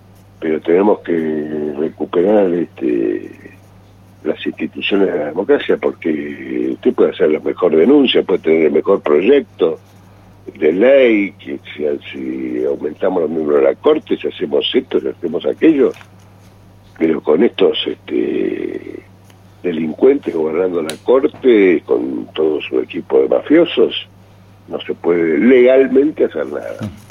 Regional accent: Argentina; somos los argentinos

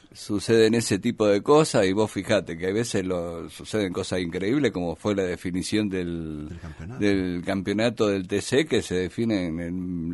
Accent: Argentina; Somos los argentinos, sabemos de todo, somos economistas.

